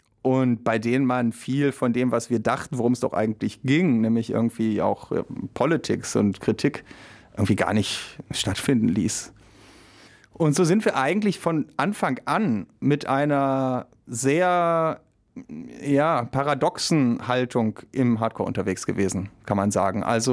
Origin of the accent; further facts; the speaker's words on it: North Rhine-Westphalia, Germany; wir kommen aus dem Ruhrpott und im Ruhrgebiet war gerade zu der Zeit, als wir angefangen haben, so in den frühen Nullerjahren